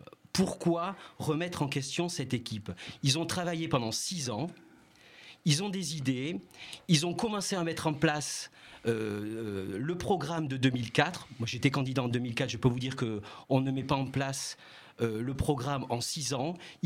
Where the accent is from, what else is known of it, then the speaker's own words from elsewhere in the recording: Montpellier, Occitanie, France; Je fais le grand écart entre Montpellier et Bordeaux, mais je suis Montpelliérain.